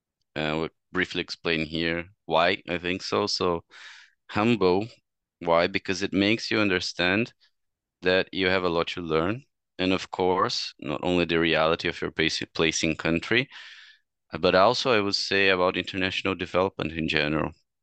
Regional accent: Brazil; And before that, I was basically in Brazil, so I am from Brazil.

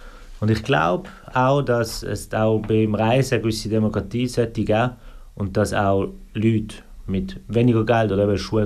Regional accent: Basel, Basel-Stadt, Switzerland; Ich bin so in Basel-Stadt aufgewachsen

